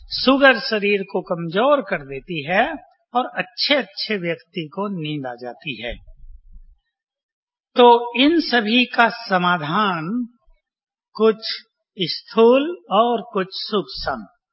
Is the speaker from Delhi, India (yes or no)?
yes; Delhi, India; जब मैं छोटा था और रजौरी गार्डन दिल्ली में रहता था